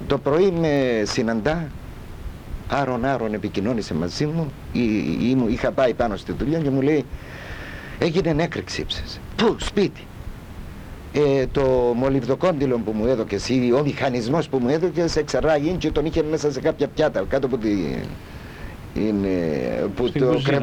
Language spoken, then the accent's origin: Greek; Famagusta District, Cyprus; Κατάγομαι από την Καρπασία, η μάνα μου από την Πύλα.